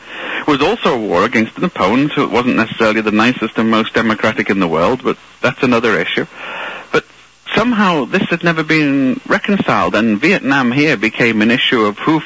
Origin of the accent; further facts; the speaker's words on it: United Kingdom; as you can tell from my accent, I originally come from Britain